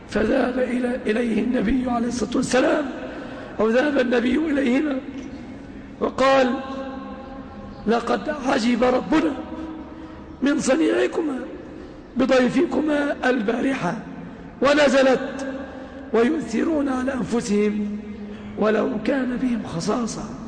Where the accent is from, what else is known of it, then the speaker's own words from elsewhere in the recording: Egypt; اللهم اجعل بلادنا مصر آمنة مطمئنة